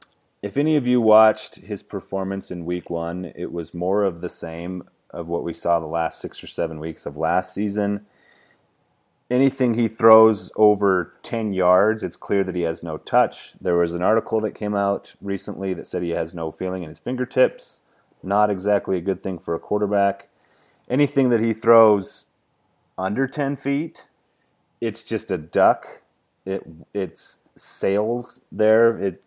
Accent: Cheyenne, Wyoming, United States; I'm from Cheyenne, Wyoming, so I'm pretty close.

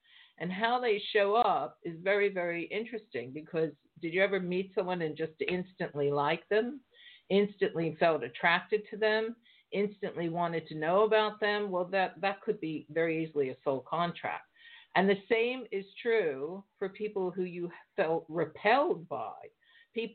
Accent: United States; now in United Kingdom; America, I love you. You're my home country, even though I live in the UK.

